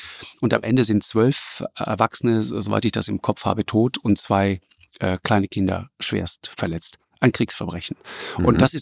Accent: Germany; ich komme aus Deutschland

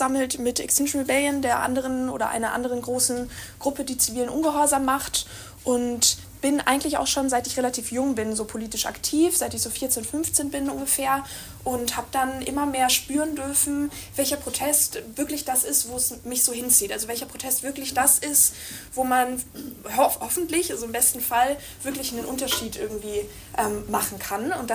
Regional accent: North Rhine-Westphalia, Germany; now in Berlin, Germany; Ich bin 22 Jahre alt und bin aus Berlin. Ursprünglich komme ich aus Nordrhein-Westfalen

